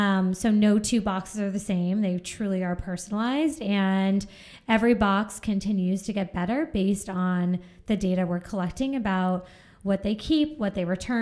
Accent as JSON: {"language": "English", "region": "Massachusetts", "country": "United States", "tie": "born or raised there", "said": "So I grew up on Cape Cod in Massachusetts, and we didn't get a Gap until I was probably about 10 years old."}